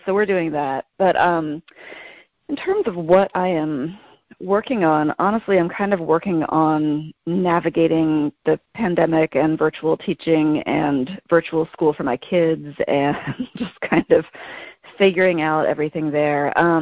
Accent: Delaware, United States; now in Starkville, United States; I'm in Delaware right now. I'm from Delaware originally, but I teach at Mississippi State in Starkville, Mississippi

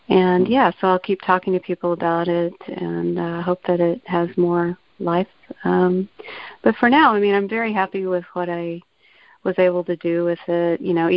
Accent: the South, United States; I'm also from the South and had a kind of a crazy childhood like she did.

